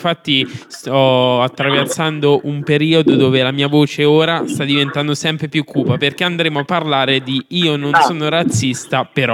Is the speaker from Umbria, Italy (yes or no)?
yes; Perugia, Umbria, Italy; Sono perugino